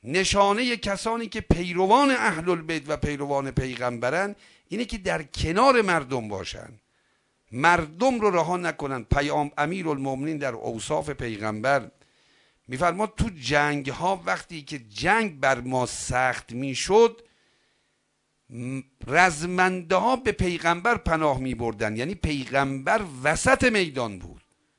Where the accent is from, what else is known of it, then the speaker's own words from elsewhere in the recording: Iran; برگردیم بیایم ایران، ما که ایرانی هستیم